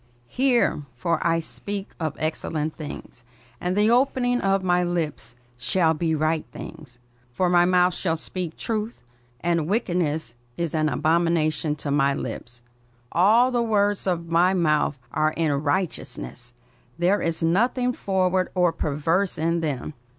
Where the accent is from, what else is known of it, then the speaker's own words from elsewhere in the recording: Chicago, Illinois, United States; I was born and raised in Chicago, and I came up in a Christian home.